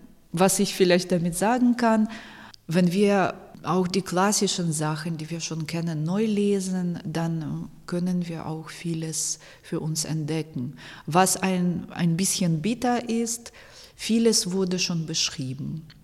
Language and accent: German; Poltava, Poltava Oblast, Ukraine; Denn Poltava ist meine Heimatstadt und ich habe es nie gelesen.